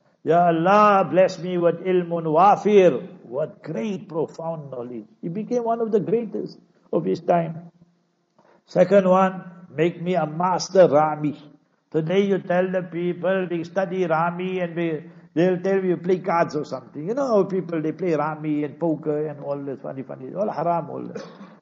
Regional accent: Gauteng, South Africa; You know we come from Transvaal, Gauteng and all that. You know how cold it is Fajr time.

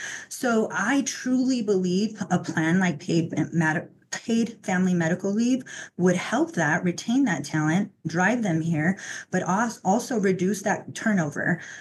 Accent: New Mexico, United States; moved away as an adult; So I grew up in New Mexico, moved away as soon as I turned 18, just wanted to explore, you know, what was out there in the world. So I ended up in Los Angeles

